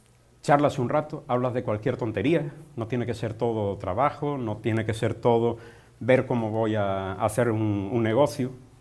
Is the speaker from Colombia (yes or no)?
no; Venezuela; resulta que yo me crié en Venezuela